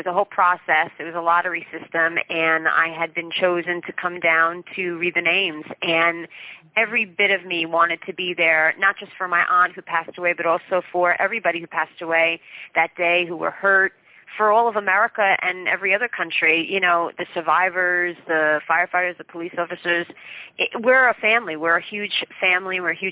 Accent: New Jersey, United States; I'm a true Jersey girl. I mean, I love New York City. I'm only about 20 minutes away from New York, so I have the best of both worlds. I have New Jersey and New York, but growing up in New Jersey has always been a lot of fun, and it's home.

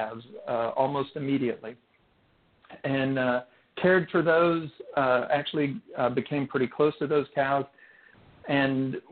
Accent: Texas, United States; And growing up in Texas, there were actually some opportunities for that. We lived on a patch of land in this little town south of Fort Worth.

